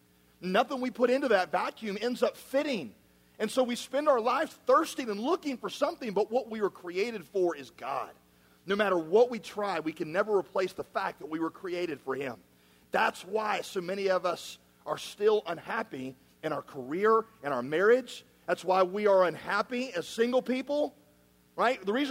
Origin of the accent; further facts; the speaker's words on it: West Virginia, United States; I mean, I'm from West Virginia.